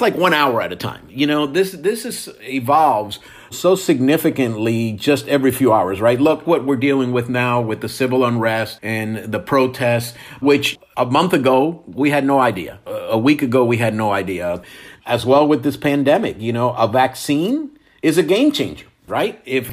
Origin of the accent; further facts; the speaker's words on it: New Jersey, United States; born there; You know, I'm a Jersey boy, right? I was born in New Jersey